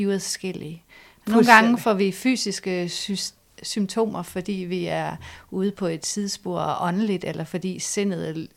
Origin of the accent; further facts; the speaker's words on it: Central Denmark Region, Denmark; jeg er ude fra Vestjylland, ude fra det sådan indre missionsk.